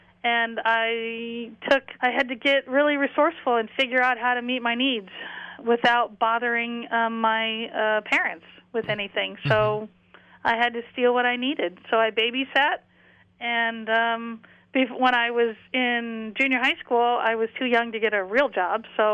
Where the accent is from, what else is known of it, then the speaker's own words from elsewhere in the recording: Phoenix, Arizona, United States; also born or lived in Oregon; And I finished growing up in Phoenix, Arizona.